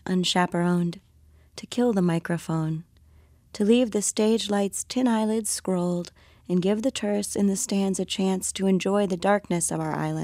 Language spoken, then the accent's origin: English; Florida, United States; Well, so I grew up in South Florida, and that's sort of like the most theme parks per capita in the continental U.S.